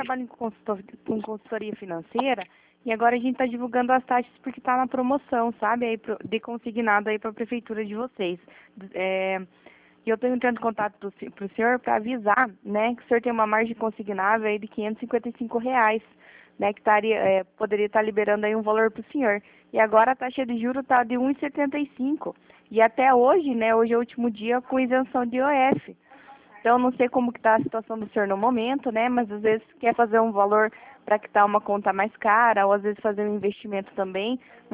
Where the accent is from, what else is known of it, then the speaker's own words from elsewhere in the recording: Guarapuava, Paraná, Brazil; Não, eu sou de Guarapuava, Paraná.